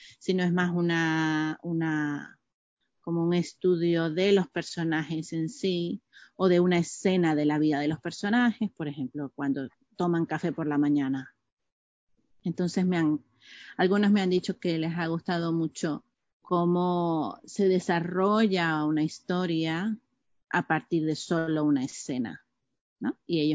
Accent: Maracaibo, Zulia, Venezuela; en Maracaibo, en Venezuela, de donde soy yo.

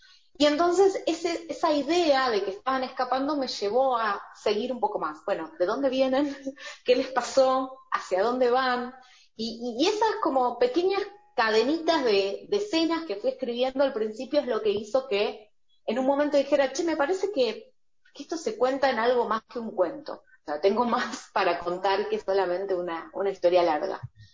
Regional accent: Ramos Mejía, Buenos Aires Province, Argentina; yo soy de Ramos, que es de donde yo nací y donde viví y me crié, pero vivo en tal lugar, que es donde vivo, que ahora hace 10 años que vivo en el mismo lugar

